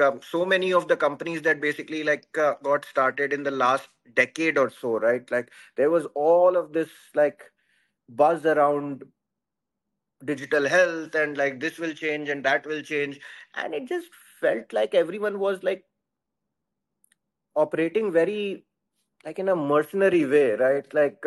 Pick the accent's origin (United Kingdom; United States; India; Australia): India; English is a second language; I come from India. Like I think like I grew up like in a family of like civil servants in general.